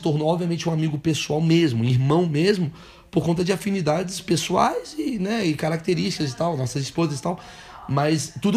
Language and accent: Portuguese; Rio de Janeiro, Brazil; Cara, eu sou do Rio